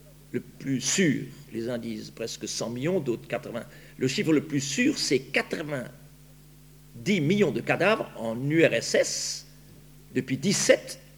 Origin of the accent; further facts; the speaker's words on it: Grand Est, France; Je suis alsacien, de mère, de naissance.